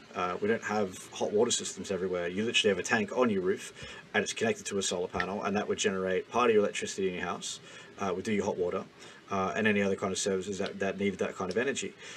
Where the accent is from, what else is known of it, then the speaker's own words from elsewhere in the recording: Australia; now in United Kingdom; taking my experiences from growing up in Australia and moving over to the UK